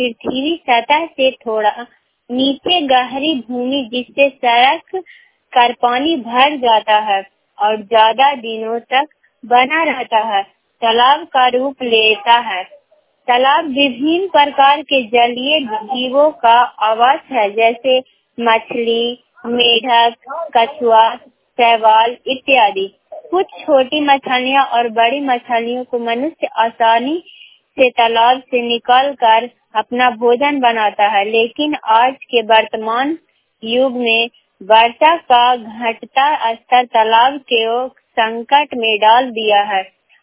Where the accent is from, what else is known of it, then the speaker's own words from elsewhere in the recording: Bihar, India; मैं अमरावती से बोल रही हूँ। मेरा प्रखंड चंडी, मैं नालंदा जिला के रहने वाली हूँ।